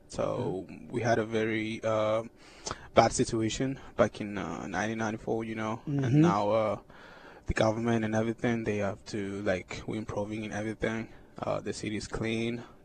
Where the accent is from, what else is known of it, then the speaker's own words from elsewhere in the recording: Rwanda; So I was born in Rwanda, 1996, and.